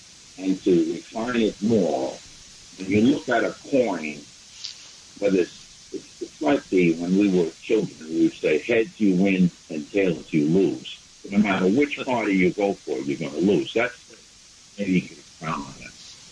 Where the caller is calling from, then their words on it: Harlem, New York, United States; I'm from Harlem.